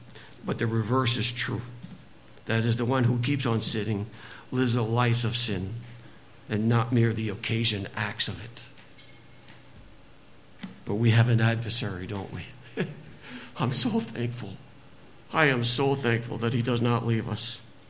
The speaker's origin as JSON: {"language": "English", "town": "Madawaska", "region": "Maine", "country": "United States", "tie": "born or raised there", "said": "You know, I grew up in Madawaska, and Evangeline School was in our backyard."}